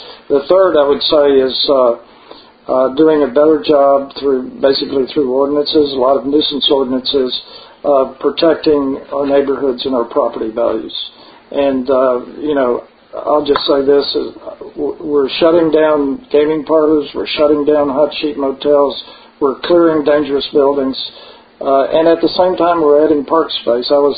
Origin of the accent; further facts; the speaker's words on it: Houston, Texas, United States; First of all, Houston's my hometown. I've always had great aspirations for the city. My family largely is here.